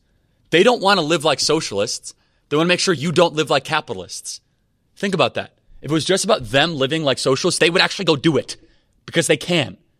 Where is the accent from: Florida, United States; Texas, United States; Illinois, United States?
Illinois, United States; Wheeling; So I'm from Wheeling.